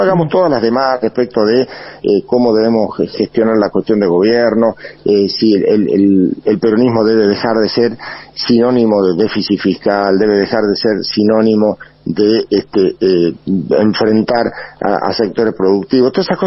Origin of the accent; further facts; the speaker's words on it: Argentina; me pongo la celeste y blanca y soy argentino.